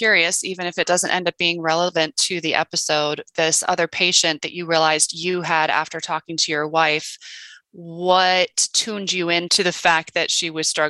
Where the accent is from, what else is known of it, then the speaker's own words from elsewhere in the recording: Boulder, Colorado, United States; now in New York State, United States; I've bounced around a lot, but I have been settled in the Finger Lakes region of New York State, which is basically northwest area of New York State for well over a decade now. Grew up in Boulder, Colo